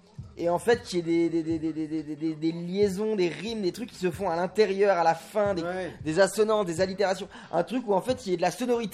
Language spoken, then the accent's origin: French; Le Mesnil-le-Roi, Île-de-France, France; que je viens du Ménil-le-Roi.